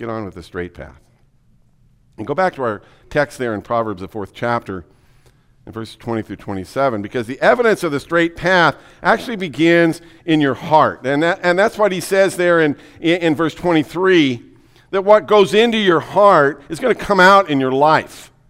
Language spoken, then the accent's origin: English; Yakima, Washington, United States; I'm from Yakima. I know what ruts are. I know what country roads are.